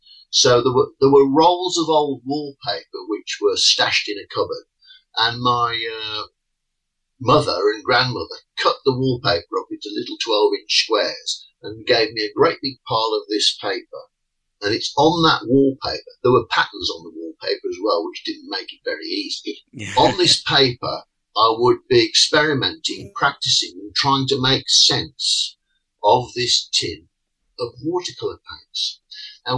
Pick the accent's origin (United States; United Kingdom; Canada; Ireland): United Kingdom; Wolverhampton, West Midlands; born there; So I was born in Wolverhampton, which is in the West Midlands, also known as the Black Country